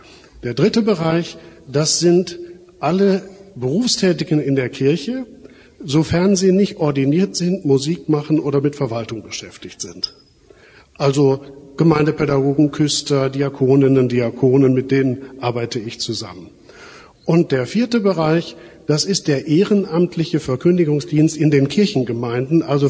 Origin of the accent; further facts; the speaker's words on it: Mülheim an der Ruhr, North Rhine-Westphalia, Germany; Wir stammen aus Mülheim an der Ruhr, sind also von Hause aus eigentlich Mitglieder der Rheinischen Kirche. Ich war auch in Mülheim in den 80er Jahren Vikar und Pastor im Hilfsdienst und Gemeindepfarrer.